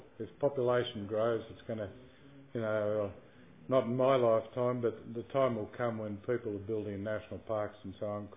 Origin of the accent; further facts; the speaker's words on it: Australia; When I said about being an Australian, one illustration of that is that virtually every summer some of our people die from fires on the edge of capital cities.